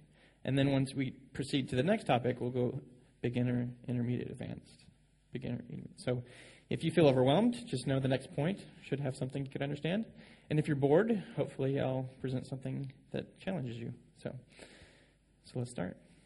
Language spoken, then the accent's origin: English; Nashville, Tennessee, United States; from Nashville, Tennessee.